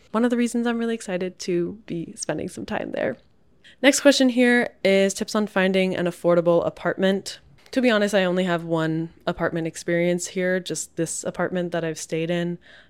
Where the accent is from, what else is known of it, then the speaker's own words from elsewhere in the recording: Massachusetts, United States; where I grew up on the North Shore, like, it's just like a suburb.